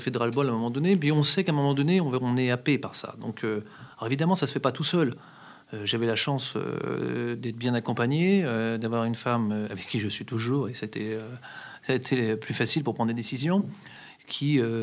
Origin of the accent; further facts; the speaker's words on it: Normandy, France; Je suis de Normandie. Hein. J'habite à une centaine de kilomètres du Havre. Je viens d'un endroit dans pleine campagne.